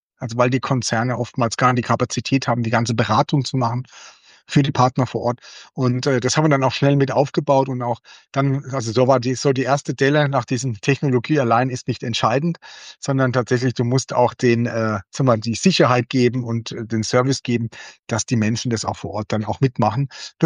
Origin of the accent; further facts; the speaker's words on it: Baden-Württemberg, Germany; weil ich bin ja aus Baden, sozusagen genau aus der Kurpfalz.